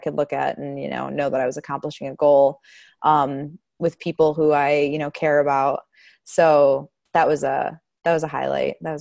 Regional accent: Chicago, Illinois, United States; I'm from Chicago.

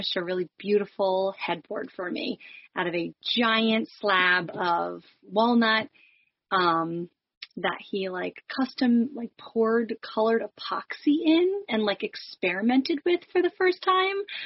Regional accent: New Jersey, United States; Hi Sarah, nice to meet you. I'm from Northwestern New Jersey

